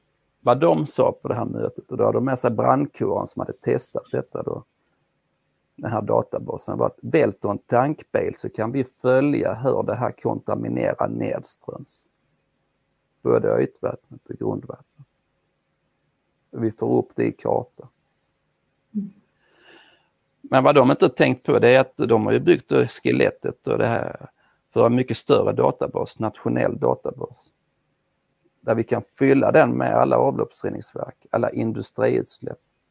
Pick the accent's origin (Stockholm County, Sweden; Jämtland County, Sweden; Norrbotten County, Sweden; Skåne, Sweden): Skåne, Sweden; Åhus; accent: Skåne; jag hoppas de förstår min skånska då, för jag kommer från Åhus där vi inte riktigt kan säga ö på något normalt sätt.